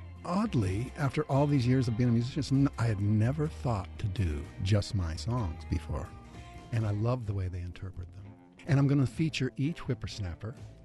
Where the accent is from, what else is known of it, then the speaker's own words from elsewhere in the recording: Wyoming, United States; And a very notable gallery in my home state of Wyoming, the Nicolaysen Gallery, was. I was very honored to be there in my hometown.